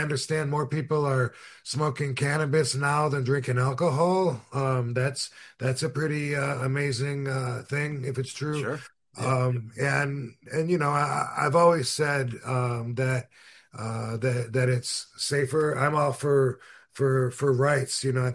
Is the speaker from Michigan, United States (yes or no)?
yes; Battle Creek, Michigan, United States; Go see my hometown, Battle Creek, Michigan.